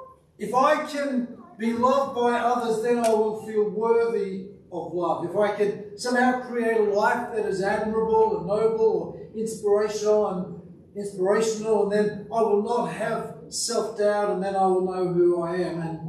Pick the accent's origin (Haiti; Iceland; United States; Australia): Australia; As a kid growing up in Australia for a long time, you always wanted to get a tan